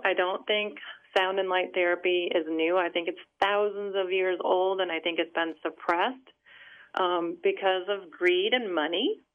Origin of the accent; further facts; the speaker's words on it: Detroit, Michigan, United States; I was born in the Dearborn Heights area near outside of Detroit. My parents were born in Detroit. My grandparents were born in Detroit.